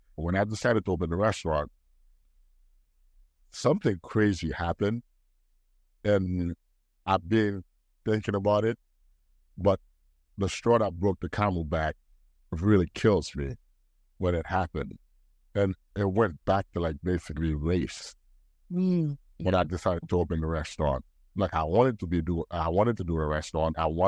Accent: East Orange, New Jersey, United States; now in Brooklyn, United States; I'm from the hood. I grew up in East Orange. I spent some time in Brooklyn now. I'm well seasoned as a Brooklynite. I've been in New York for 15 years now, so that makes me a New Yorker now, I think.

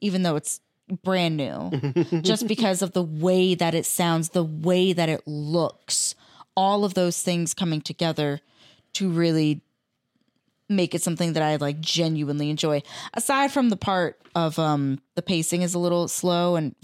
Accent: United States; as an American, we do have very crunchy accents.

